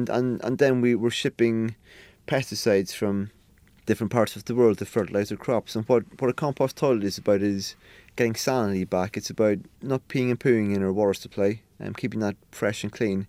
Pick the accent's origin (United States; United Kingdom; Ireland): Ireland; You know, I grew up in Ireland, and you're almost fighting at the bar to be the first person to buy a round.